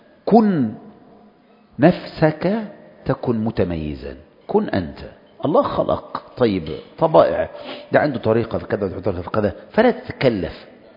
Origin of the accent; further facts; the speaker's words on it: Egypt; قلت له الناس عندنا في مصر يقلدون أذانك